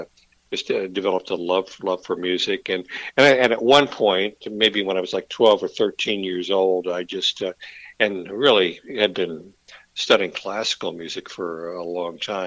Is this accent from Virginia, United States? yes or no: yes; Virginia Beach, Virginia, United States; I said I was from Virginia Beach